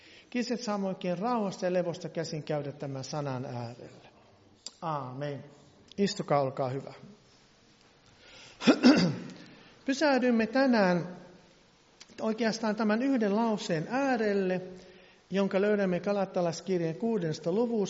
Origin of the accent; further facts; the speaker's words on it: Varkaus, North Savo, Finland; Olin 18 ja olin sieltä Savosta kotoisin, Varkaudesta.